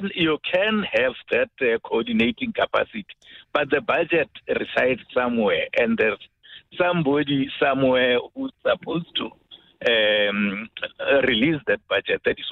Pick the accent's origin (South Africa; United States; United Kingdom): South Africa; Mutatem, Limpopo; Look, it's not long that I was in that area. I'm from Mutatem, you know. Mutatem is 5 minutes drive to Tafelkop.